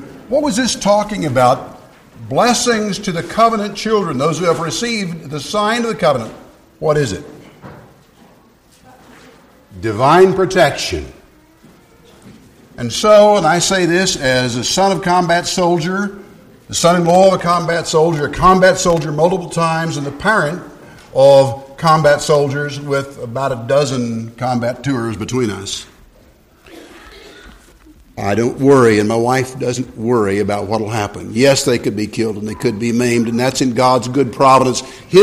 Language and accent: English; Midwest, United States; I want to take a privilege that I have as a Midwesterner among Midwesterners.